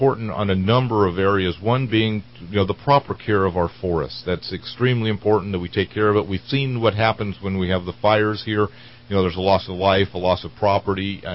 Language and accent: English; Colorado, United States; growing up in Colorado, we have property back there that's in the middle of that huge beetle kill